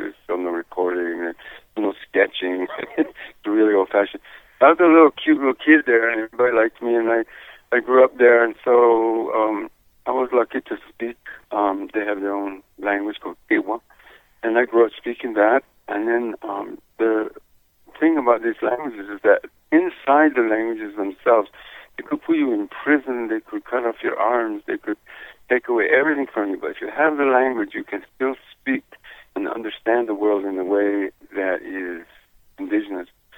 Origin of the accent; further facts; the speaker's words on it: New Mexico, United States; Well, first of all, I grew up in New Mexico. The reservation, Pueblo Reservation, there's 19 Pueblos in New Mexico